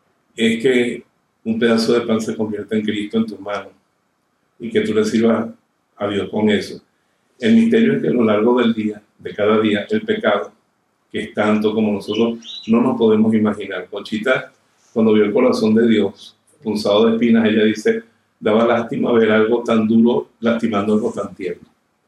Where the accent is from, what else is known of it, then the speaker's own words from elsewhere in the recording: Venezuela; Solamente la carretera entre Caracas y mi pueblo, cuando estamos en tiempo de lluvia, hay un verdor, una belleza, una vida. Yo estaba extasiado, está mi tierra otra vez.